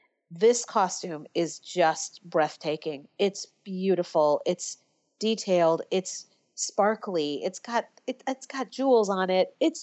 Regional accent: San Francisco, California, United States; Yes. I'm from San Francisco.

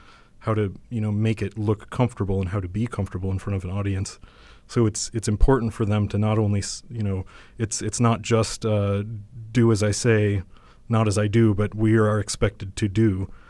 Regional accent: Rochester, New York, United States; I'm from Rochester, New York, the home of the Eastman School of Music, and I grew up there

